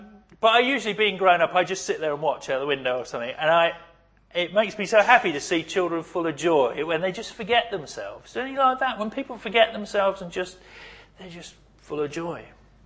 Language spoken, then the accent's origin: English; United Kingdom; I'm British and we tend to be cautious and self-protective with our hearts.